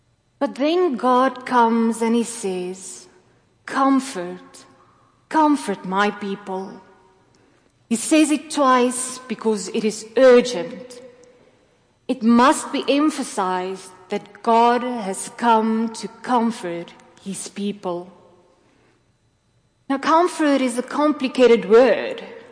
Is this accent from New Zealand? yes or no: no; South Africa; now in United States; As a South African, we have no other choice to be strong. That is how we grow up, to be strong people.